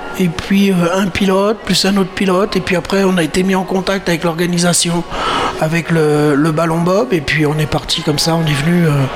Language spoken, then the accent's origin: French; Brittany, France; je viens de Bretagne